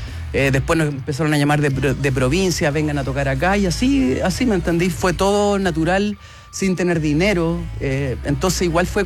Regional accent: San Carlos, Ñuble, Chile; nosotros somos de San Carlos, ¿cachai?

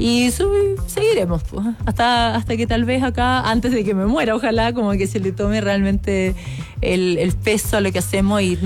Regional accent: Chile

